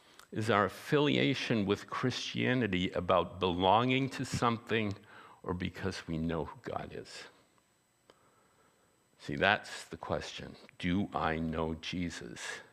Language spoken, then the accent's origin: English; United States; I'm half Jewish. Whoopee! You know, it doesn't matter. I'm an American.